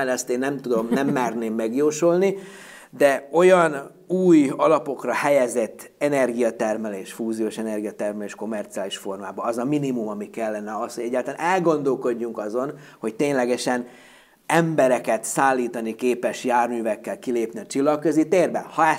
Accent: Horgos, Vojvodina, Serbia; moved away as an adult; also born or lived in Subotica; now in Szeged, Hungary; Hát a Vajdaságból. Vajdaságból. Egész konkrétan Horgosról, ami a Röszke-Horgos országhatárnak a déli oldalán. Ugye Szabadkán születtem, színésznőt szerettem, ugye Szabadkán jártam gimnáziumba 1991-ig, és aztán jöttem Szegedre a háború

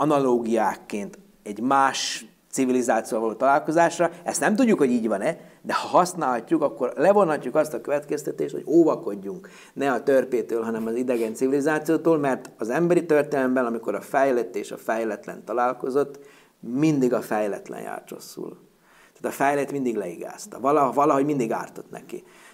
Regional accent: Horgos, Vojvodina, Serbia; moved away as an adult; also born or lived in Subotica; now in Szeged, Hungary; Hát a Vajdaságból. Vajdaságból. Egész konkrétan Horgosról, ami a Röszke-Horgos országhatárnak a déli oldalán. Ugye Szabadkán születtem, színésznőt szerettem, ugye Szabadkán jártam gimnáziumba 1991-ig, és aztán jöttem Szegedre a háború

